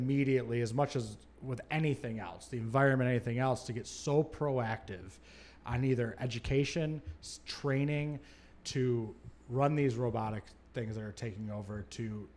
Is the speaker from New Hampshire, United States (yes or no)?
no; Michigan, United States; I mean, I grew up in Michigan. Our entire economy and everything in that state is buoyed